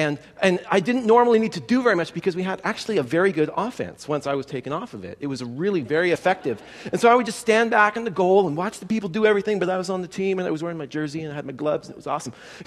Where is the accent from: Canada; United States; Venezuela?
Canada; I grew up in Canada